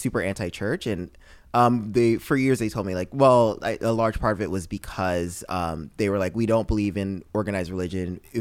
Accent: New York, United States; born there; people still, like, will not believe me when I'm like, oh, I was born in New York.

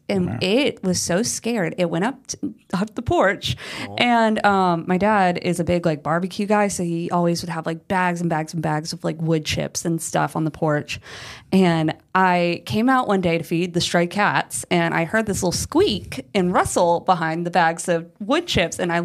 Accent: Florida, United States; That happened one time when I was growing up in Florida. We had a possum die underneath our house. We lived in rattlesnake country.

